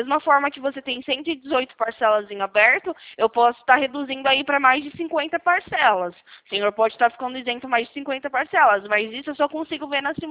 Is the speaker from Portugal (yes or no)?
no; Campinas, São Paulo, Brazil; Eu sou aqui do interior de São Paulo, fico localizado na cidade de Campinas